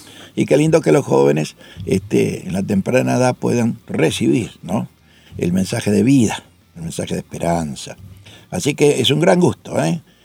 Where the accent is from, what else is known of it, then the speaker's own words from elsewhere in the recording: Uruguay; yo me crié aquí en Uruguay, una familia común, diríamos